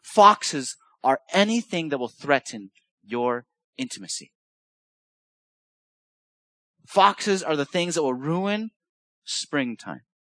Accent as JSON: {"language": "English", "town": "Los Angeles", "region": "California", "country": "United States", "tie": "born or raised there", "said": "compared to where I grew up in California"}